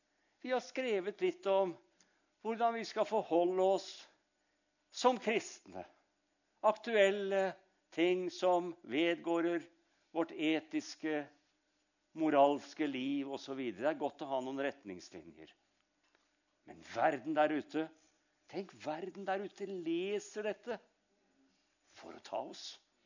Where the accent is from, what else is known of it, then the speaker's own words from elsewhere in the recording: Sarpsborg, Østfold, Norway; Jeg er sarping, vet